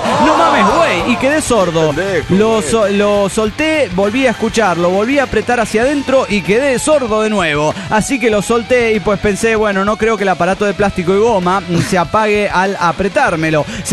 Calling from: Zapopan, Jalisco, Mexico; de Zapopan, México.

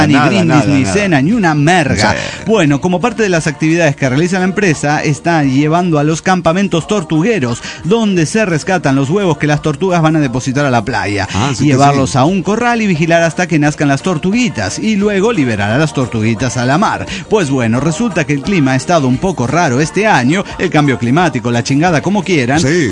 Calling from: Mexico City, Mexico; de Ciudad de México.

